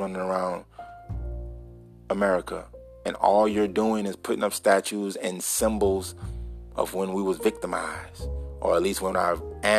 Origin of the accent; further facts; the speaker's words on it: United States; And I say we, because I'm an American.